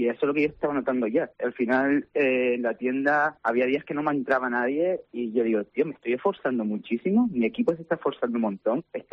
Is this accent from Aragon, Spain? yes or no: no; El Tablero, Canary Islands, Spain; Quisimos modernizar el sur, quisimos modernizar mi pueblo, el Tablero, que al final es un pueblo que nunca se ha abierto algo diferente.